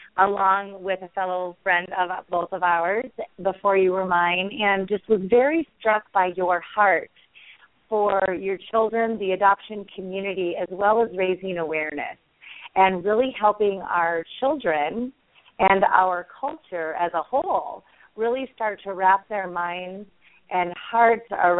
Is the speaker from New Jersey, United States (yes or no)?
no; Minnesota, United States; I grew up in Minnesota, Susan, and I remember those cold, dreary fall days quite well. One of the reasons why I live in the West now.